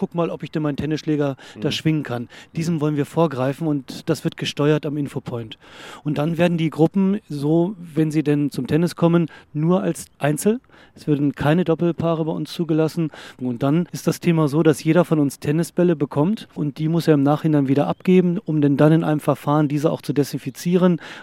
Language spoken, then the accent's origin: German; Lower Saxony, Germany; Bei uns in Niedersachsen